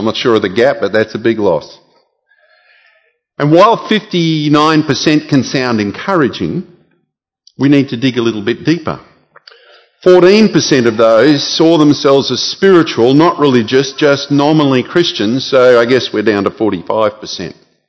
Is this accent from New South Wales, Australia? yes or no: no; Gatton, Queensland, Australia; As you'll find out in a while, I come from Gatton, but I don't often mention that.